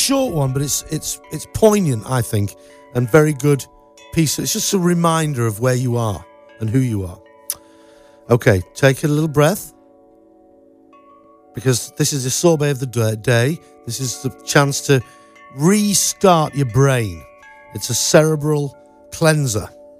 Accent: United Kingdom; I'm quite Brittany myself, actually, because I'm from Britain.

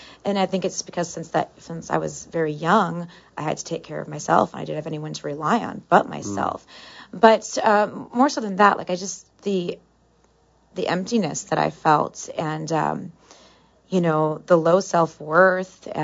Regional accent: Detroit, Michigan, United States; I grew up in Detroit. I'm biracial.

